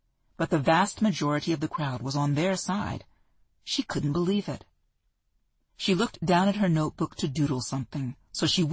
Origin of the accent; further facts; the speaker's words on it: California, United States; I grew up right here in the Bay Area, though I live far away now.